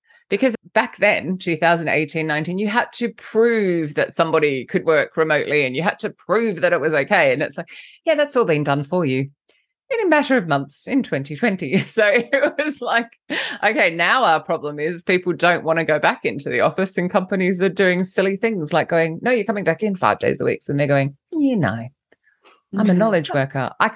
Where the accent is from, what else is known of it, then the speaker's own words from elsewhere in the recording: Australia; now in London, United Kingdom; First off, let's just clarify the accent. I'm Australian, but I live in London, so I don't really know what I sound like. Just if that's confusing anyone, because you said, who am I? I'm Aussie British.